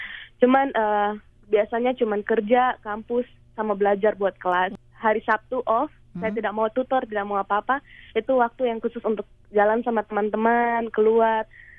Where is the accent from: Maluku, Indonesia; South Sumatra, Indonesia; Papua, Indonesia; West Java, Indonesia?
Papua, Indonesia; Kalau saya pribadi, saya mau pulang ke Papua.